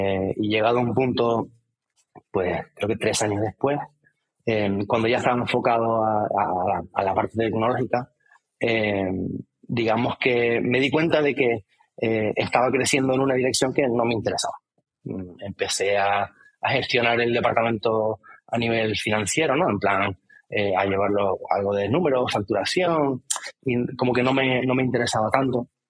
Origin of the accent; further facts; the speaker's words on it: Canary Islands, Spain; vives en Tenerife, pero ¿eres de Tenerife? Sí, 100%.